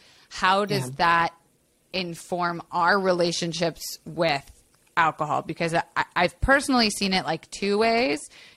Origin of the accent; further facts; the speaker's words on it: Florida, United States; I grew up in Florida.